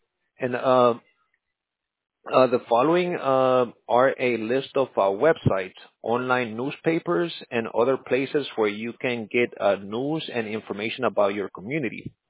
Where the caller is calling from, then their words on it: Tampa Bay, Florida, United States; Yes, we are calling, sir, from Tampa Bay, Florida.